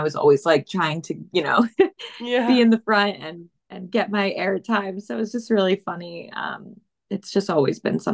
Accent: New Jersey, United States; moved away as an adult; So I was born and raised in New Jersey, grew up there, stayed there for the first 18 years of my life.

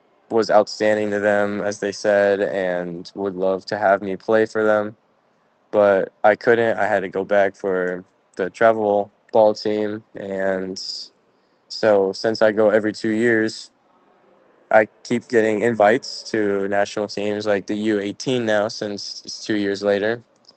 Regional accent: United States; I had lots of coaches watching me since I'm American, and it's like something they rarely get.

